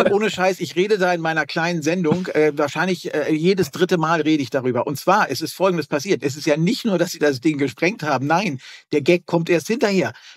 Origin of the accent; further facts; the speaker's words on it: Hamburg, Germany; früher war immer so schön, wenn man gesagt hat, ich bin aus Hamburg.